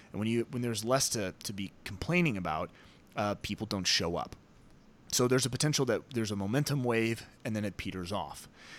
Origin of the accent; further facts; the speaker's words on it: Detroit, Michigan, United States; it turned out to be what it was like growing up in Detroit